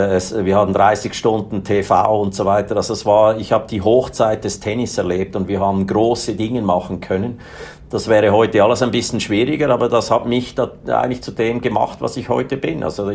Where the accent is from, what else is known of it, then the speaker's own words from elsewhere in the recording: Switzerland; ich bin Schweizer, ich bin in einer ganz normalen, mittelständigen Familie aufgewachsen